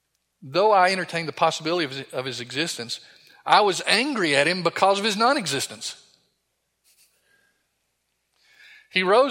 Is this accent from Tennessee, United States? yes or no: yes; Chattanooga, Tennessee, United States; moved away as an adult; now in Budapest, Hungary; I said, well, I grew up in Chattanooga, but I live in Budapest, Hungary. What are you doing there? I'm a missionary.